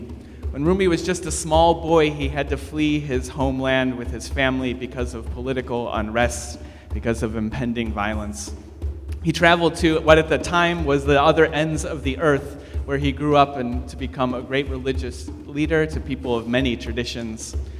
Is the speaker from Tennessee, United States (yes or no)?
no; Oak Park, Illinois, United States; now in Boston, United States; I'm visiting from Boston, although I grew up in Oak Park. So it's nice to be back in the Midwest.